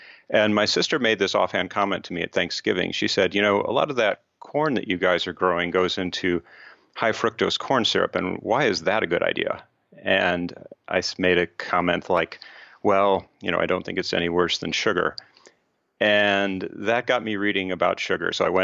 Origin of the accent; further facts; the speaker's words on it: Chicago, Illinois, United States; I'm originally from Chicago, went to Princeton and then on to Washington University in St. Louis